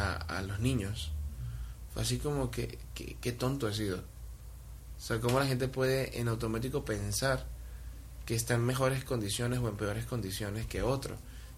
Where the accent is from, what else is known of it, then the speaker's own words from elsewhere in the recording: Venezuela; moved away as an adult; now in Mexico; yo me siento muy venezolano también. O sea, viví 23 años de mi vida, nací en Venezuela, la vivo a diario desde mi escritorio, desde mi casa. Pero también me siento muy mexicano, porque he vivido estos 7 años con mucha intensidad